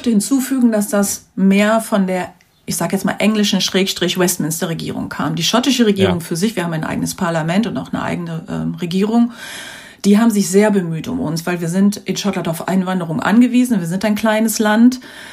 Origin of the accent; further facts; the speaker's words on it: Germany; woher kommst du? Und ganz häufig ist dann da eine positive Reaktion, wenn ich dann sage Deutschland